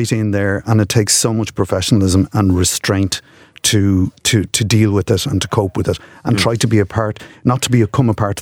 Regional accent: Ireland; But so when you're there as an Irish soldier

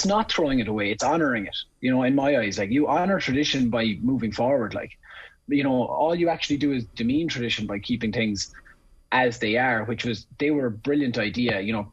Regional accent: Leinster, Ireland; now in Cork, Ireland; I was originally from County Meath before I moved down to Cork.

